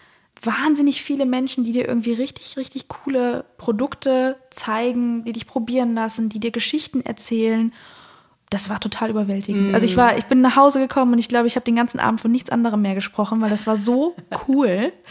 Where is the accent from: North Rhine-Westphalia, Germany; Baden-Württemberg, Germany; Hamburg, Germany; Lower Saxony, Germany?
North Rhine-Westphalia, Germany; also born or lived in Cologne; Ich komme aus dem Sauerland, habe auch viele Jahre lang während des Studiums in Köln gewohnt, bin jetzt wieder zurück in meine Heimat